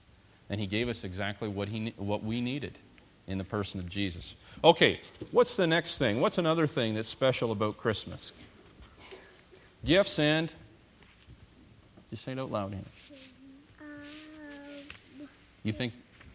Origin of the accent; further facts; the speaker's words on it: Owen Sound, Ontario, Canada; I'm not. I was raised in Owen Sound.